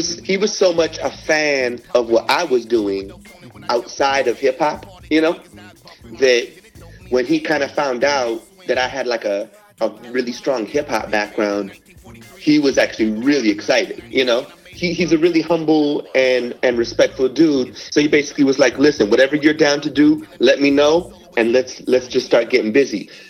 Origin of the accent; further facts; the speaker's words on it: Los Angeles, California, United States; now in Miami, United States; You know, I grew up in Los Angeles. I live in Miami now.